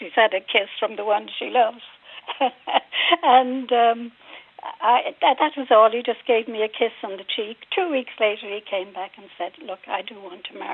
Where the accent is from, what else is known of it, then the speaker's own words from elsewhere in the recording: Dublin, Leinster, Ireland; now in Birmingham, United Kingdom; I'm from, well, originally from inner city Dublin, Buckingham Street.